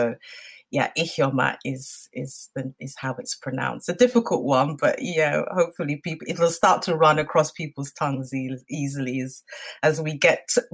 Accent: Nigeria; I'm originally from Nigeria, so it's from the Igbo tribe.

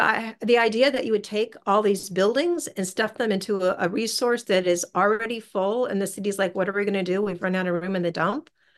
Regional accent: Seward, Alaska, United States; I'm from Seward.

